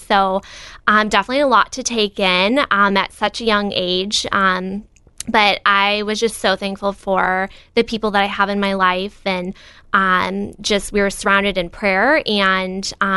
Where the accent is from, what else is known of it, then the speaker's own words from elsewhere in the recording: Phoenix, Arizona, United States; now in Peoria, United States; So I was born here in Peoria and lived here for about 8 years. And then my family, we moved out to Phoenix, Arizona, and I lived out there for 14 years.